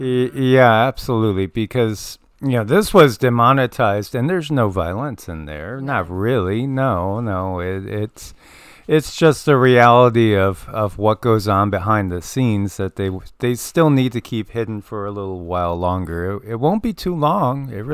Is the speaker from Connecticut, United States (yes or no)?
yes; Connecticut, United States; I grew up in Connecticut in Fairfield County